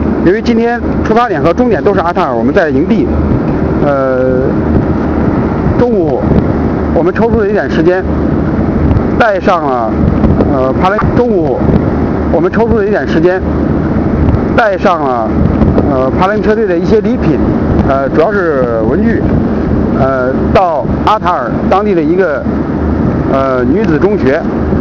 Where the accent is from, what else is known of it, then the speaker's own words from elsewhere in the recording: China; 这个校长看到我们是中国人，他非常的高兴。